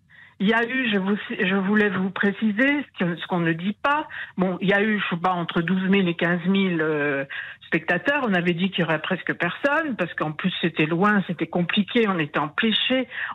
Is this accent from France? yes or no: yes; Orléans, Centre-Val de Loire, France; Je suis d'Orléans